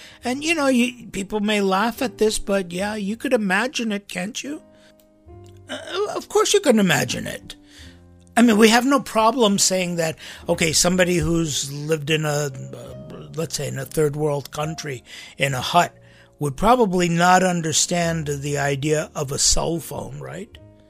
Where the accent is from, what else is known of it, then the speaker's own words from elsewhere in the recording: United States; born there; first language English; I bring this up because I was born in America. And, you know, my primary language is English.